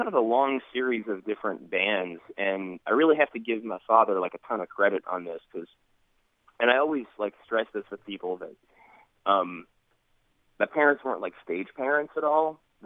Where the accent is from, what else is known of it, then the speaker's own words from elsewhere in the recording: Mannington, West Virginia, United States; So, yeah, I grew up in Mannington, West Virginia, which is in Marion County. It's kind of close to Fairmont.